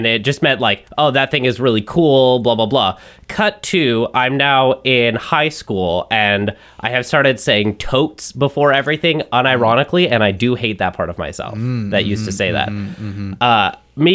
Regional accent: British Columbia, Canada; Okay, so I'm from British Columbia.

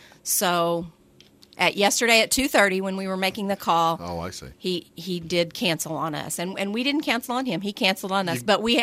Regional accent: Carmi, Illinois, United States; I am from Carmi, Illinois. I graduated from Carmi Community High School.

